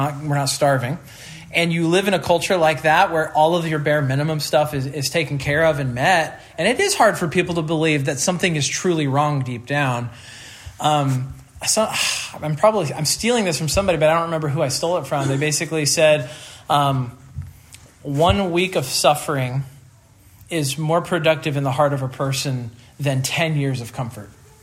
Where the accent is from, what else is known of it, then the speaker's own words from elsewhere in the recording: Midwest, United States; but I grew up in the Midwest, and I think people may be friendlier in the Midwest.